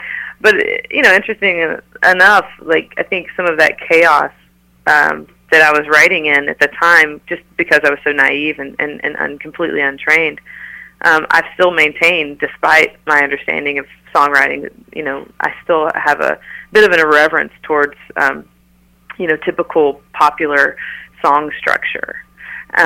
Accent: Ringgold, Georgia, United States; accent: country; I'm covering up a pretty thick country accent. Yeah, so I grew up in a small town in Ringgold, right outside of Chattanooga, Tennessee

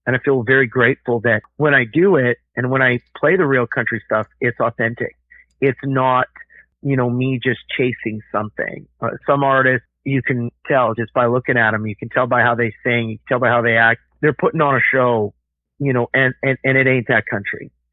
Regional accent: Alberta, Canada; as a Canadian artist from Alberta to prioritize Quebec

